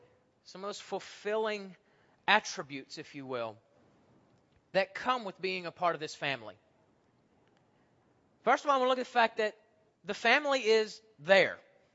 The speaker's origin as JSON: {"language": "English", "town": "Huntsville", "region": "Alabama", "country": "United States", "tie": "born or raised there", "said": "But folks, North Alabama, the Huntsville area where I came from, the Jenkins are a very prominent family where I grew up."}